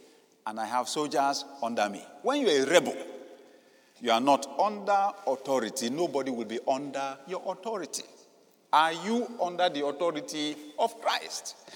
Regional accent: Nigeria; I grew up in the Yoruba culture that I grew up from, I heard over and over again, Satan is powerful.

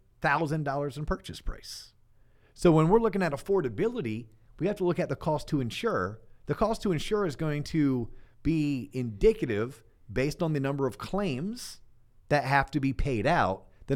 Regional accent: Florida, United States; growing up in Florida, like, yes, the past 20 years, I've seen 10x more storms than I did the first 20 years of me growing up and living in Florida.

